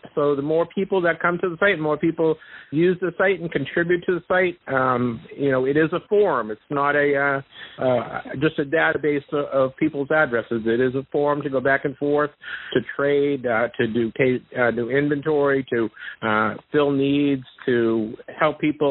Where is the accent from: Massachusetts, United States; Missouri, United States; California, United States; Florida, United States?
Massachusetts, United States; accent: Boston; I did that my best to not get my Boston accent in there with the card.